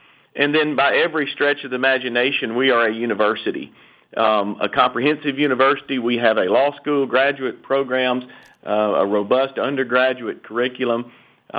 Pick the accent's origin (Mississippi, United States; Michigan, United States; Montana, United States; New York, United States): Mississippi, United States; Rienzi; I am a Northeast Mississippi native.